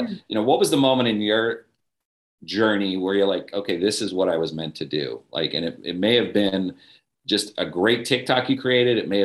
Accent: New Jersey, United States; Some people did say you talk pretty quickly, but I'm from New Jersey, so I'm kind of used to it.

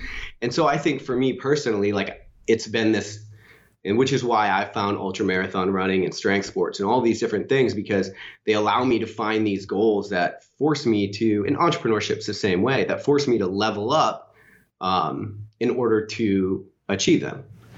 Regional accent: Maine, United States; He was from Mass, I'm from Maine. So we would see each other's family on Christmas.

